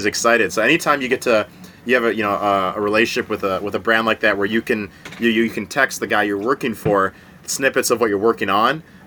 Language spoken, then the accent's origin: English; Minnesota, United States; And my wife was from Minnesota. I'm from Minnesota.